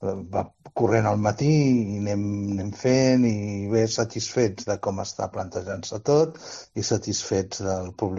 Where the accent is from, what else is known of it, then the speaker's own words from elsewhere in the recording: Barcelona, Catalonia, Spain; Jo vaig néixer a Barcelona. Jo vaig néixer l'any 59. Vull dir que quan jo era petit aquestes tradicions no es portaven en una ciutat com Barcelona.